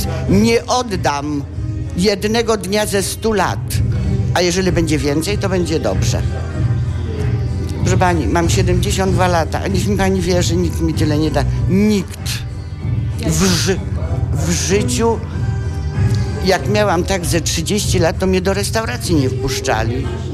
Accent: Warsaw, Masovian Voivodeship, Poland; bo jestem z Warszawy

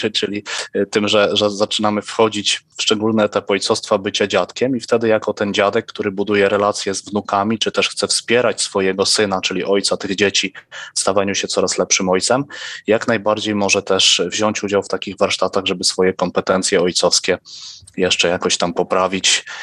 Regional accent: Zamość, Lublin Voivodeship, Poland; ja akurat pochodzę z Zamościa, więc w Zamościu, moim rodzinnym mieście, też jest ojcowski klub

